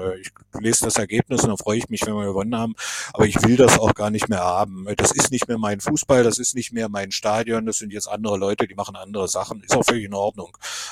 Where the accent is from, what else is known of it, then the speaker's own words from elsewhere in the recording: Verbania, Piedmont, Italy; ich bin jetzt sicherlich in den letzten 3 Jahren häufiger zu Verbania Calcio gegangen in meinem Heimatort